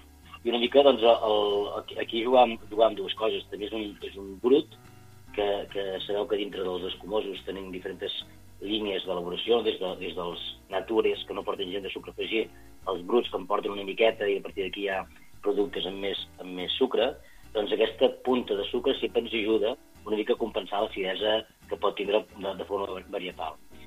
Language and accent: Catalan; Sant Sadurní d'Anoia, Catalonia, Spain; Jo soc de Sant Sadurní, ja Sant Sadurní el cava ens valorem molt fred.